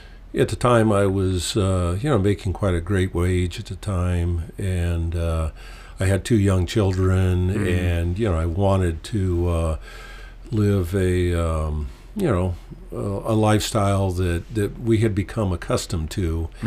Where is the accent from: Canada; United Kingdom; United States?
United States; Oregon; Yeah, no, so I'm an Oregon boy, born and raised in Oregon, and I've never had any plans to move out of the Northwest